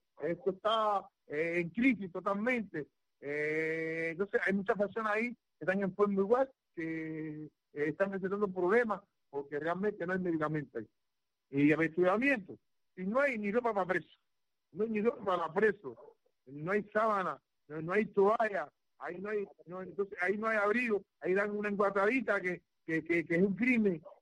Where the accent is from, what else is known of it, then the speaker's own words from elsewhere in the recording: Cuba; he dado paso frente como un cubano y lo seguiré dando por la libertad del pueblo de Cuba.